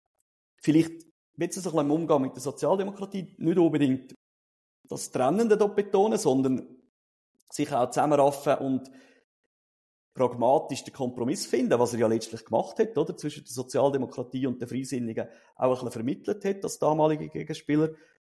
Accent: Glarus, Switzerland; als Glarner würde ich sagen

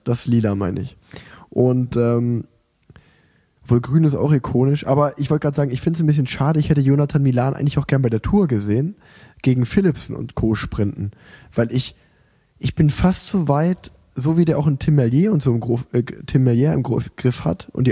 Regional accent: Germany; Da würde ich auch sagen, klar, fahre ich in meinem Heimatland.

